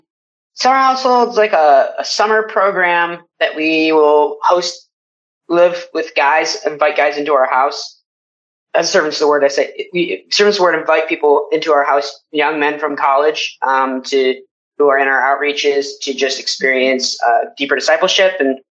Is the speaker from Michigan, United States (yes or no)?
yes; Ypsilanti, Michigan, United States; So I grew up in Michigan, grew up in Ypsilanti, part of a community, Ann Arbor, Word of Life community.